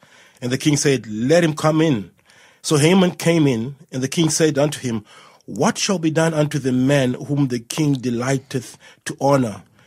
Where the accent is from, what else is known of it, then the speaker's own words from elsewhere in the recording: Zimbabwe; also born or lived in Malawi; I am originally from Malawi. But I grew up in Zimbabwe.